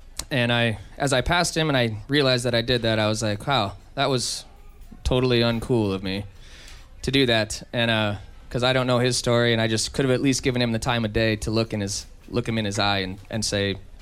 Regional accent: Iowa, United States; just like he doesn't know I'm from Iowa, you know, trying to make it down there in music.

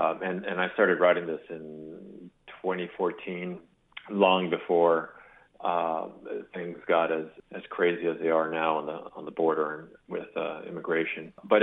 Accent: Brownsville, Texas, United States; I mean, having, yes, I grew up in Brownsville, and yes, I go back quite frequently

